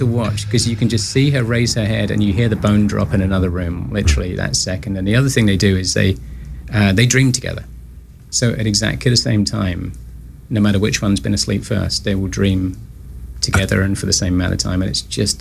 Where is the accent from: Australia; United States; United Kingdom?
United Kingdom; England; I'm English.